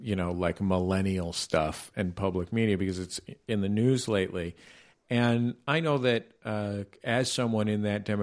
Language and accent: English; West Coast, United States; So I'm from the West